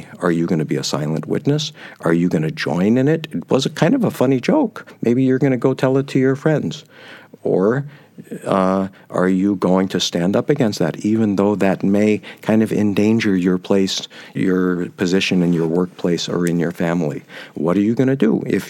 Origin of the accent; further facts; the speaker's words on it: United States; Now, it's the same thing as a Jew, as an American.